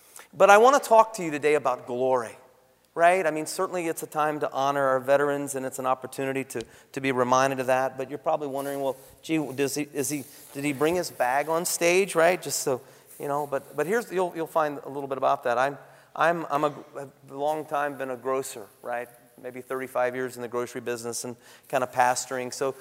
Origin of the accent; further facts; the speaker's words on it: Nashville, Tennessee, United States; born there; I was born in Nashville.